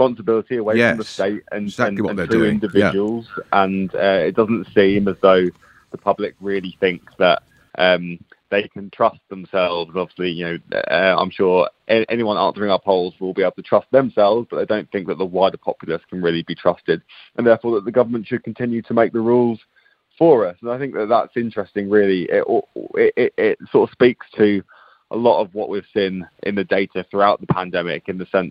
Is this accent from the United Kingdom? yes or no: yes; United Kingdom; us, I guess, as the British public, to pin the blame on our neighbours and others.